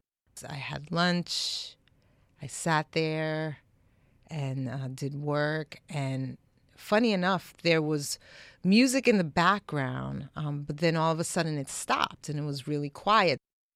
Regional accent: New York City, New York, United States; born there; I was born in Harlem, New York, by way of my parents being Haitian. So I'm the first generation born outside of Haiti.

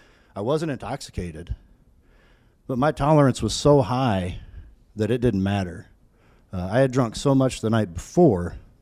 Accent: Vincennes, Indiana, United States; I grew up in Vincennes, Indiana. Has anybody here been to Vincennes by chance? A few people? Good. So, you know, that's small town USA.

